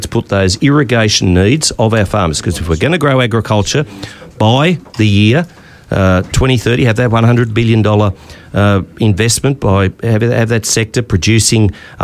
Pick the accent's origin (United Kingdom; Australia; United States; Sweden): Australia; Wagga Wagga, New South Wales; I come from Wagga Wagga. It's a long way from Sydney.